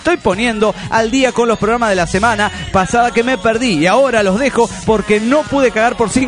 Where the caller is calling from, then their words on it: Monterrey, Nuevo León, Mexico; de Monterrey.